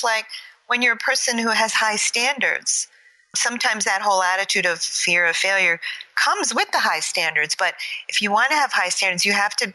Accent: New York, United States; Being a New Yorker, since you brought it up, being a New Yorker, you know, you want to have a certain fashion sense

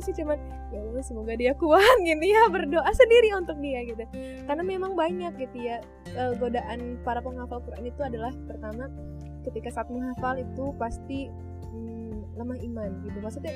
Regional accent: Bandar Lampung, Lampung, Indonesia; Saya gak pernah merantau. Sekolah saya dari TK sampai saya kuliah di Bandar Lampung. Tinggal saya di Bandar Lampung. Dan baru ini selesai kuliah saya merantau gitu.

